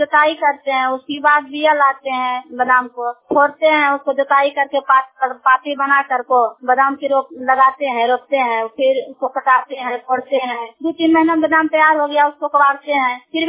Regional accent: Sandohra, Bihar, India; और ग्राम संदोहरा जिला नवादा परमा पंचायत के रहने वाले हैं।

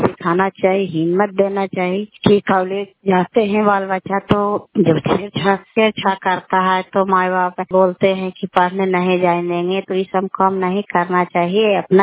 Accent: Kalyanpur, Bihar, India; बिहार कल्याणपुर वाली वेलसी पंचायत प्रखंड चंडी जिला ललंदा का निवासी हूँ।

